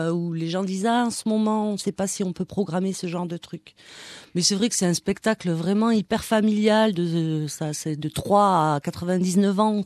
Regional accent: Toulouse, Occitanie, France; je suis toulousaine

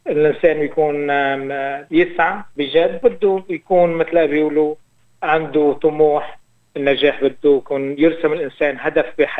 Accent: Lebanon; moved away as an adult; now in Australia; هجرت على أستراليا بال78، يعني كان بداية الحرب اللبنانية، كان بلشت على سنتين ثلاثة الحرب اللبنانية، وهذا سبب دفعني أني أطلع من لبنان وأجي على أستراليا بهالفترة هذه.

